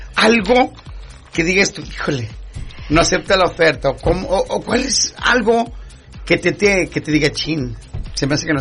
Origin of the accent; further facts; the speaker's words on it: Mexico; esa es mi opinión, como buen mexicano